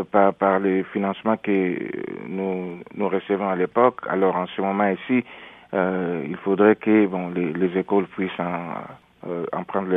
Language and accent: French; DR Congo; now in Canada; Je suis de la République démocratique du Congo.